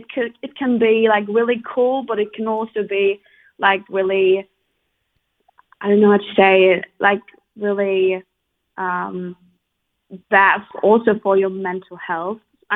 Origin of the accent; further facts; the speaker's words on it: Mannheim, Baden-Württemberg, Germany; I'm from Germany. I grew up in a really small village in Mannheim.